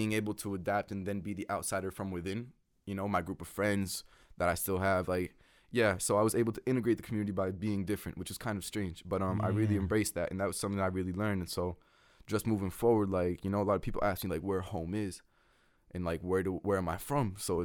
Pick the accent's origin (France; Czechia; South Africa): France; growing up in France, like, there were all these values that were kind of being put onto me